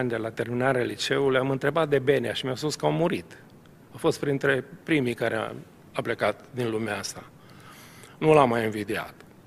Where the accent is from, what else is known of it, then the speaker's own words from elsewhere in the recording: Moldavia, Romania; born there; Am mulțumit lui Dumnezeu că m-am născut în Moldova și nu m-am născut acolo.